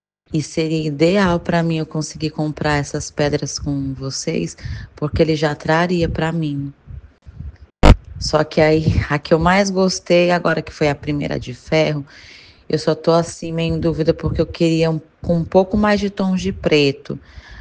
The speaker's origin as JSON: {"language": "Portuguese", "region": "Maranhão", "country": "Brazil", "said": "É porque eu sou do Maranhão."}